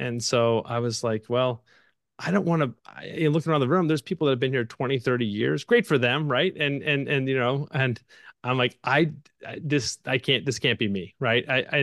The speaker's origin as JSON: {"language": "English", "region": "Illinois", "country": "United States", "tie": "born or raised there", "said": "I grew up, born and raised in Illinois."}